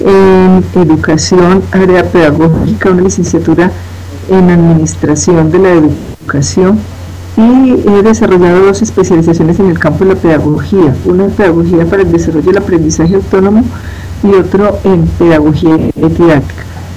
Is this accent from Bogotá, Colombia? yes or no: no; Medellín, Antioquia, Colombia; Mi infancia se traslada a la ciudad de Medellín. Soy paisa de mucha tradición